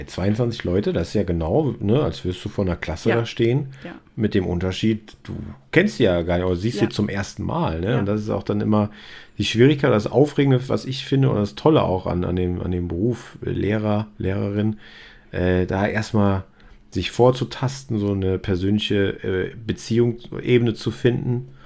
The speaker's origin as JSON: {"language": "German", "region": "North Rhine-Westphalia", "country": "Germany", "said": "ich komme aus dem Rheinland, aus Köln, also eigentlich aus dem Sauerland genauer gesagt"}